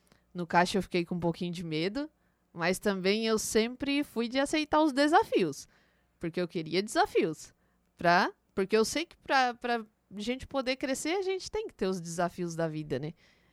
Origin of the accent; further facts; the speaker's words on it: Criciúma, Santa Catarina, Brazil; now in Turvo, Brazil; tem 33 anos, sou natural de Criciúma, estou no Turvo fazem 9 anos, sempre morei em Criciúma, minha família toda é de lá.